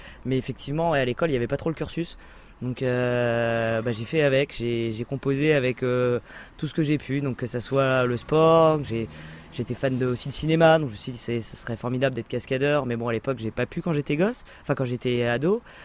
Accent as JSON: {"language": "French", "region": "Centre-Val de Loire", "country": "France", "tie": "born or raised there", "said": "j'ai grandi en Sologne, donc c'était plutôt chasse-pêche, forêt et étang. Et on voyageait pas du tout dans la famille, on était une famille nombreuse."}